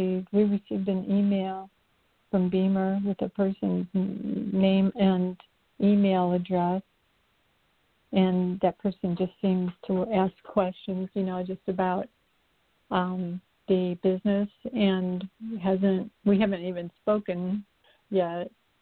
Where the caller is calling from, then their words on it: Sarasota, Florida, United States; in Sarasota, Florida.